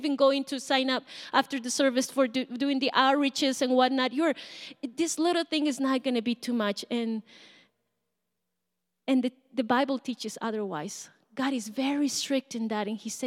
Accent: Bolivia; Bolivia went to war. I'm from Bolivia.

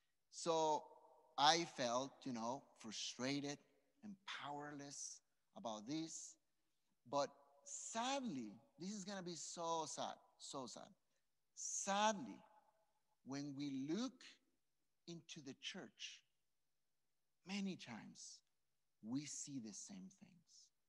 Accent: Mexico; As you guys know, I am from Mexico.

